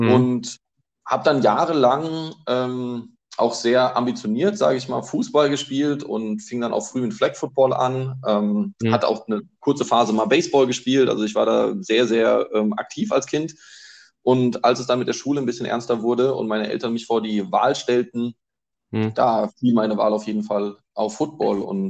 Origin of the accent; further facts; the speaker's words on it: Babenhausen, Hesse, Germany; now in Dieburg, Germany; Richtig, ich bin noch in Dieburg wohnhaft, werde allerdings bald auch nach Babenhausen wieder zurückziehen, in meine Geburtsstadt mehr oder weniger, also da, wo ich groß geworden bin.